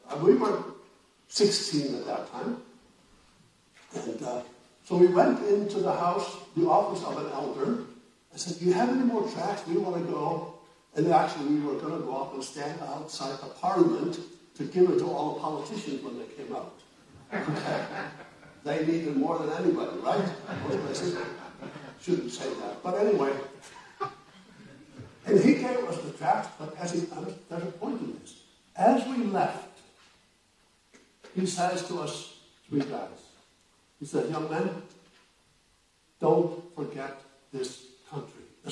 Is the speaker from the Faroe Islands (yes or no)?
yes; Faroe Islands; I grew up in the Brethren Assembly. In the Faroe Islands, there are 55,000 people. There are 30 assemblies on these islands. Some of them are small because the towns are small. And a couple of them are larger. I come from a town of about 5,500 people today, or so.